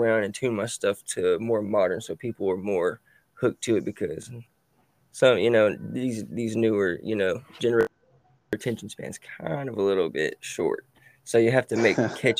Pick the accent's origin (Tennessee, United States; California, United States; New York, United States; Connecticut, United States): Tennessee, United States; Johnson City; I'm from Johnson City, Tennessee. I'm an upcoming artist.